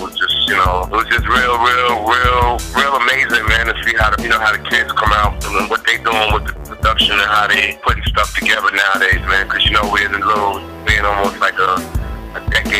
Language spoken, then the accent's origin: English; New York City, New York, United States; Well, you know, I grew up in Queensbridge. Me and … grew up together. I was the local DJ around the projects, the Queensbridge projects.